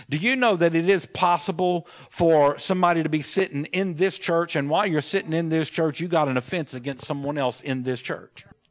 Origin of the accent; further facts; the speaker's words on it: United States; As an American, we have the right to vote and do all those things.